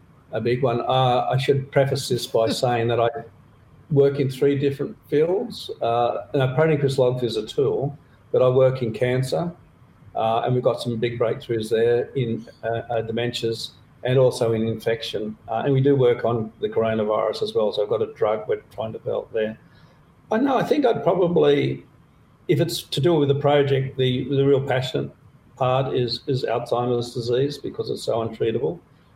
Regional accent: Sydney, New South Wales, Australia; now in Melbourne, Australia; I am very proud Melbourneian, even though I grew up in Sydney.

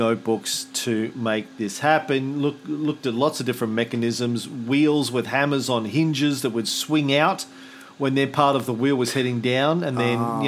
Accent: Ireland; But really, look, and I'm Irish. So I can say

